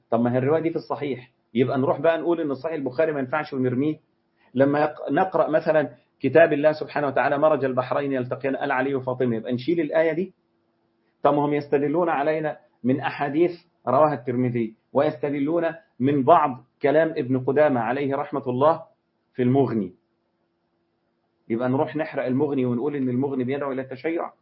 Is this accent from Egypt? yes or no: yes; Egypt; عارف في مثل عندنا في مصر يقول لك إيه، امسك في العبيط